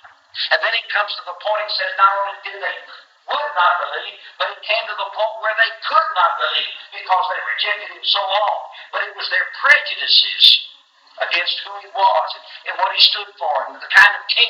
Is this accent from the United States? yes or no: yes; Tennessee, United States; Now, I'm from West Tennessee, and I held meetings for those little congregations down in West Tennessee